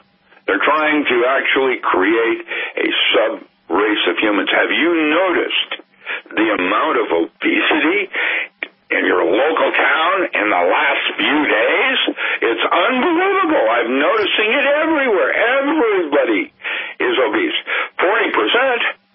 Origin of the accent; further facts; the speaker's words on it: Seattle, Washington, United States; I grew up in Seattle. Seafood was my primary, you know, staple.